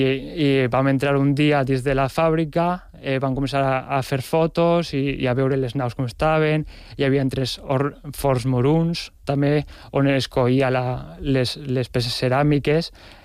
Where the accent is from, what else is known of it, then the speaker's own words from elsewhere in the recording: Onda, Valencian Community, Spain; hi havia en el meu poble en Onda, una fàbrica de ceràmica de 1827